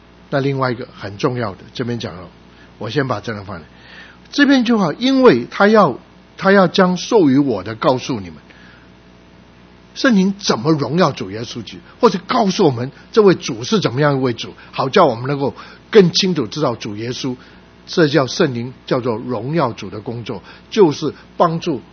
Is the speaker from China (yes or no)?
yes; Guangdong, China